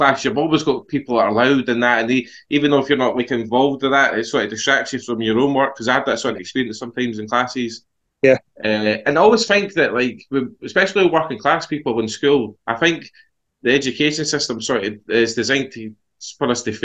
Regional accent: Bonnyrigg, Scotland, United Kingdom; I think I was born in Edinburgh, but yeah, Bonnyrigg, that's where I've lived in Bonnyrigg all my life, just outside Edinburgh.

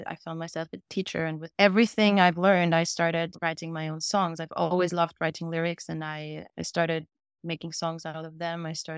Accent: Vienna, Austria; now in Los Angeles, United States; I'm originally from Austria, Vienna, and I'm living in Los Angeles at the moment.

